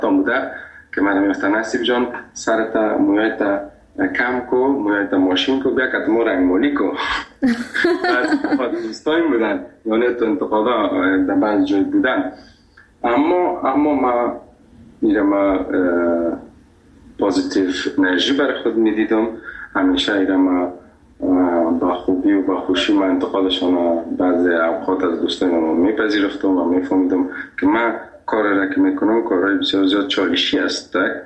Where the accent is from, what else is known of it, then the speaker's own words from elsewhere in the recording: Afghanistan; گفتم از افغانستان.